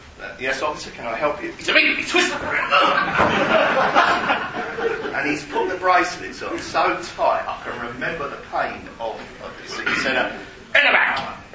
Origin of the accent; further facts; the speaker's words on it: Canvey Island, East of England, United Kingdom; Now, we're from Canby Island.